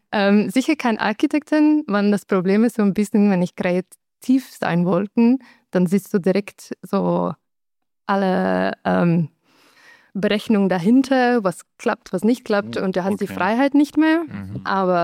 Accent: Belgium; German is a second language; Ich komme aus Belgien, ist flämisch

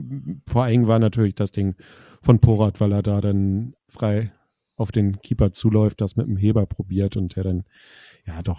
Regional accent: Kiel, Schleswig-Holstein, Germany; Also auch als Kieler musste man da dann sagen

